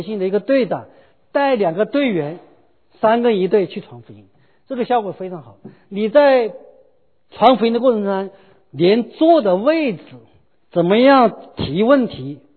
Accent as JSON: {"language": "Chinese", "country": "China", "said": "你像大陆来的，我是大陆来的"}